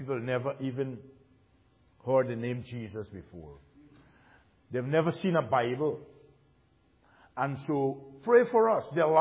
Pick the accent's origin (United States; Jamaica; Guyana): Guyana; from Guyana, South America.